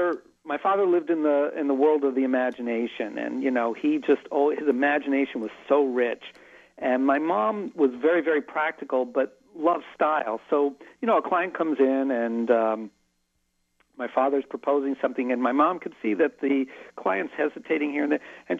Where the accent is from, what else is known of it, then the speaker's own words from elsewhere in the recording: Miami, Florida, United States; Yeah, I had a wonderful childhood because I was growing up in Miami, which was kind of rural at the time.